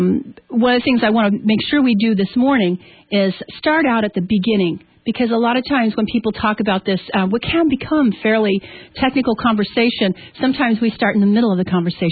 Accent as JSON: {"language": "English", "region": "California", "country": "United States", "tie": "born or raised there", "said": "And I grew up in California."}